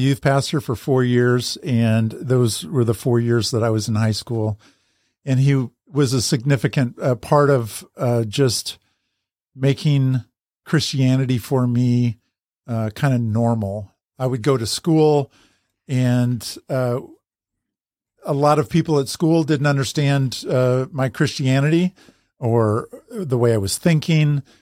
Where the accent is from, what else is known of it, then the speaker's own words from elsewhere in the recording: Salem, Oregon, United States; I got called out of that position just by life circumstances to move back to my hometown in Salem, Oregon